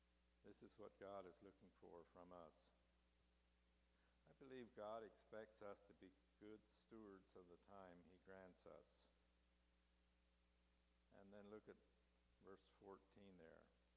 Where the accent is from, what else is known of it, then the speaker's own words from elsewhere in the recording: Shippensburg, Pennsylvania, United States; also born or lived in Union County, Pennsylvania; In Union County, Pennsylvania, in an older Mennonite family. 4 years later, we moved to the Shippensburg area of Pennsylvania.